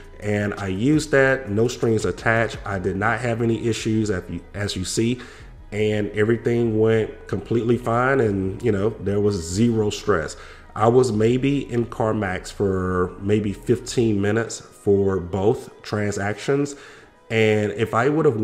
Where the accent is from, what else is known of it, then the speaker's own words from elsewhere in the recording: Louisiana, United States; now in Arizona, United States; you know that I am from Louisiana and I recently moved to Arizona